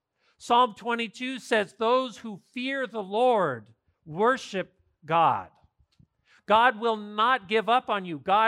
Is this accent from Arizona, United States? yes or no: yes; Arizona, United States; it reminded me of the family that I grew up with in Arizona.